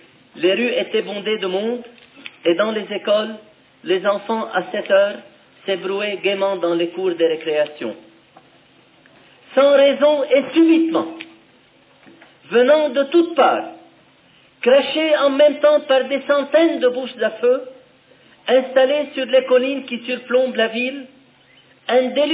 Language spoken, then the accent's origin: French; Lebanon; agressés en tant que chrétiens, nous nous sommes défendus en tant que Libanais.